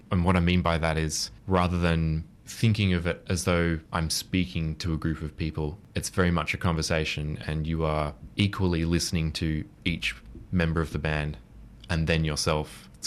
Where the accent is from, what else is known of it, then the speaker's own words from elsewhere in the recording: Sydney, New South Wales, Australia; And so as an aspiring jazz musician growing up in Sydney, he was more or less a household name.